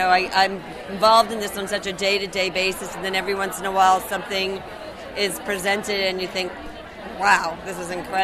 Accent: New York, United States; growing up in New York and being inspired by the food around you

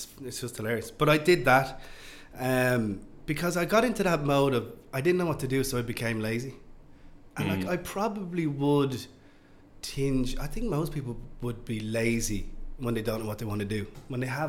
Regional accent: Rathfarnham, Leinster, Ireland; I grew up in Marley Grange in Rathfarnham.

